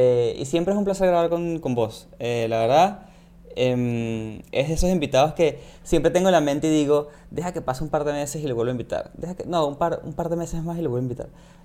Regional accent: Venezuela; lo del acento uno diría que es medio obvio, pero ni tanto. Hay gente que todavía no sabe que yo soy de Venezuela

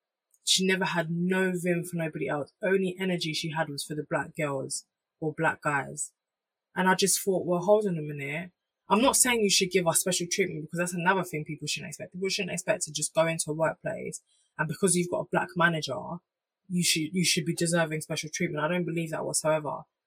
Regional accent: Jamaica; I'm Jamaican. I'm going to be proud to be Jamaican.

